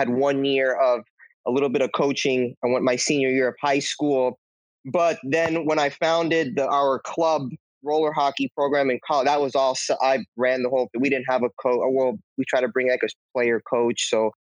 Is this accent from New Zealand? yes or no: no; Puerto Rico; Well, I'm from Puerto Rico.